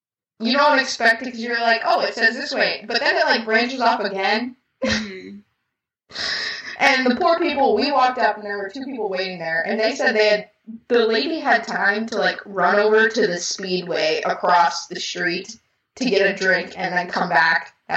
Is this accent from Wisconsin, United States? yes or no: yes; Milwaukee, Wisconsin, United States; I mean, we're from Milwaukee, so he always is a little weary of getting Harley elsewhere